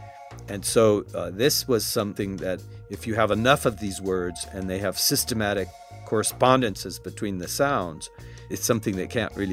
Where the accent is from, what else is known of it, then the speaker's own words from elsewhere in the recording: United States; I sometimes told that I was from America, but some people thought that was maybe just another village somewhere out there.